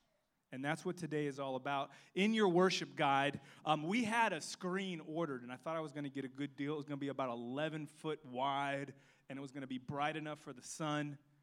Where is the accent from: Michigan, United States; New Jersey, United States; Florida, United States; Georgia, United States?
Florida, United States; Miami; also born or lived in Missouri; now in South Carolina, United States; We moved here from Missouri. Now, to make this as confusing as possible, I'm from Miami, but I helped a friend start a church in Missouri.